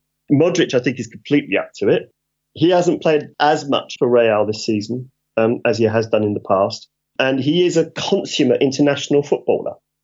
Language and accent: English; England, United Kingdom; my horrific prejudice against the fact that they are Scottish and I'm English.